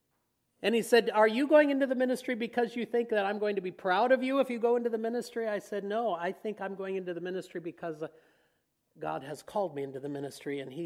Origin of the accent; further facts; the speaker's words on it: West Burlington, Iowa, United States; also born or lived in Dubuque; And then in fifth grade, we moved away from West Burlington, but the calling never left me.